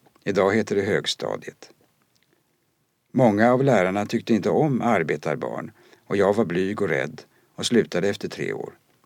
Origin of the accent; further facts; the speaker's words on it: Nyköping, Södermanland, Sweden; born there; Jag föddes i Nyköping 1914.